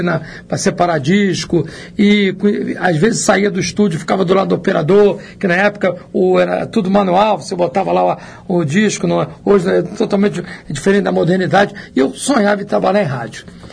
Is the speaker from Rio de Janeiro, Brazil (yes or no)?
yes; Rio de Janeiro, Brazil; Eu, a minha mãe mora até hoje lá, fui nascido e criado no Meia.